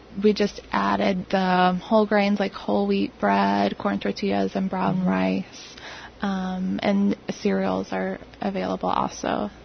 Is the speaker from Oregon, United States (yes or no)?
no; Illinois, United States; I'm from Illinois originally, so it's been a great experience, a really comfortable fit for me